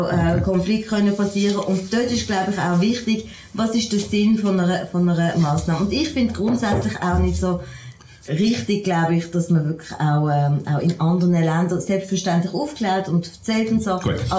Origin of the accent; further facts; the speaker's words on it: Switzerland; Als Schweizerin kenne ich das natürlich anders.